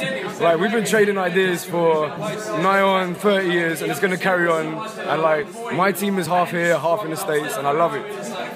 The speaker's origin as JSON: {"language": "English", "region": "London", "country": "United Kingdom", "said": "Basically, I'm a DJ from London."}